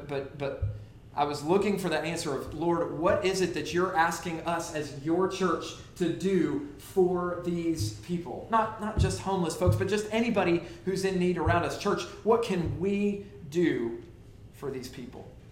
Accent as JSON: {"language": "English", "town": "Orlando", "region": "Florida", "country": "United States", "tie": "born or raised there", "said": "When I was a kid growing up, I'd always get bothered by, I grew up in Orlando"}